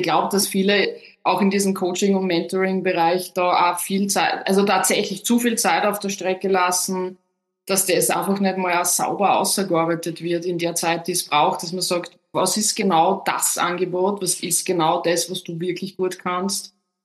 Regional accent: Austria; Wenn man so drüber hudelt, sagt man bei uns in Österreich.

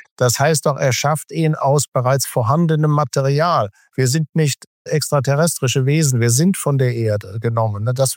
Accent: Rhineland, Germany; Ich bin Rheinländer.

